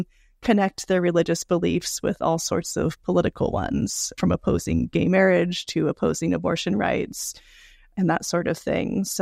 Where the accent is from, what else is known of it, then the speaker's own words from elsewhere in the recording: Seattle, Washington, United States; So I grew up in the Seattle area in a church community